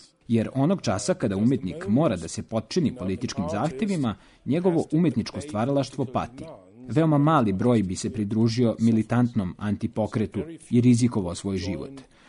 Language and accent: Serbian; Germany; Serbian is a second language; Budući da ja dolazim iz Nemačke, mi smo imali nacističko iskustvo